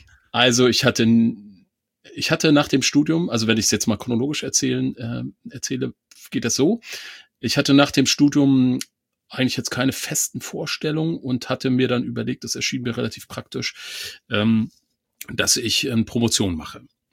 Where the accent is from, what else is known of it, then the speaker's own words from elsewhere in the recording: East Germany, Germany; ich komme aus dem Osten